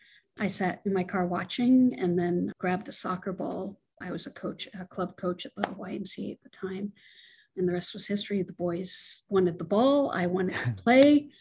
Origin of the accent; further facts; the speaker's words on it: Jordan; moved away as an adult; now in United States; I came to the United States when I was 18. I was born and raised in Jordan, came to college, and my senior year, I applied for asylum. I'm gay.